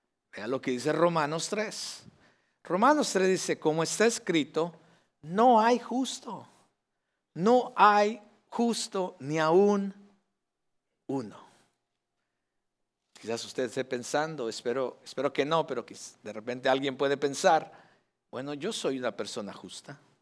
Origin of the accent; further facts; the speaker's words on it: Mexico; Yo soy de México.